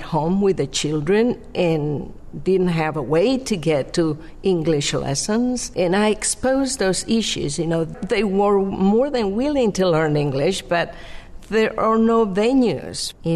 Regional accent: La Paz, Bolivia; I was raised in La Paz, Bolivia, in a very traditional household.

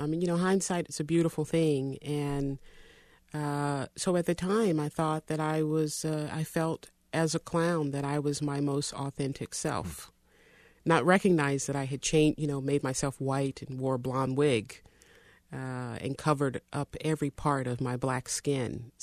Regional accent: Greensboro, North Carolina, United States; Well, me and my two sisters and my mom grew up, my mom raised us in Morningside Homes, which is in Greensboro, and it's a housing project, so it was really poor.

